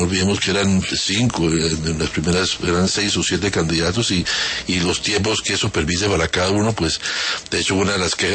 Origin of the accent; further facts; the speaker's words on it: Colombia; el gran perdedor somos los colombianos